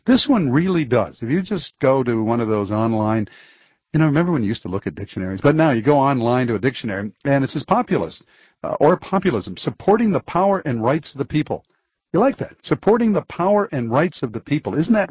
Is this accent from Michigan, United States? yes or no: yes; Detroit, Michigan, United States; Judge Anna Diggs Taylor of the United States District Court in my hometown of Detroit